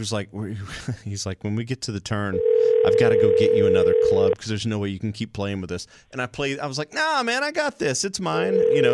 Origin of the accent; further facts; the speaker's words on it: Louisiana, United States; you don't sound like you're from Louisiana. Because over all the years, you just lose it, you know?